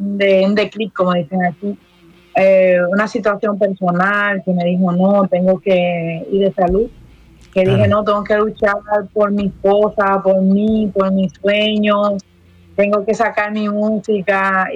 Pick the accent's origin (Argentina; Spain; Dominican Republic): Dominican Republic; en mi país, en República Dominicana, yo cantaba en festivales